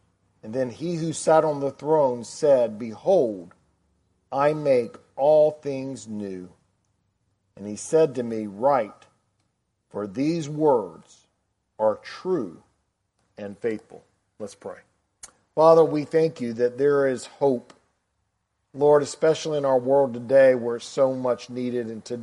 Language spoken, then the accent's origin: English; the South, United States; accent: southern; now in California, United States; Because they can tell I'm not from California with a little bit of a southern accent.